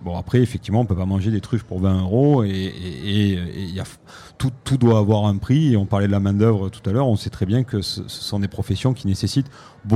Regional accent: Marseille, Provence-Alpes-Côte d'Azur, France; Enfin, Marseille, je peux en parler, moi je suis marseillais

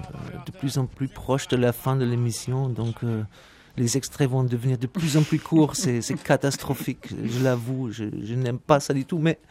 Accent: Germany; Ce n'est pas parce que je suis allemand que j'ai choisi ça

